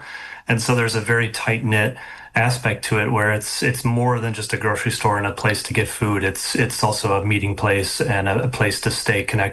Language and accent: English; Chisholm, Minnesota, United States; I grew up in Chisholm, Minnesota, and my first job was actually at a grocery store at Jubilee Foods, which is still around.